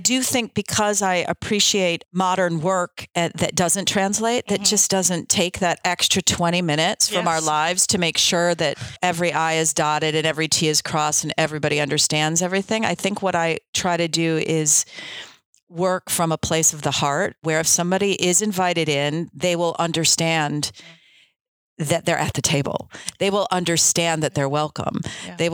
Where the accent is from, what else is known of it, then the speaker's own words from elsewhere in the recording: United States; that was something I really craved growing up in the States and didn't have.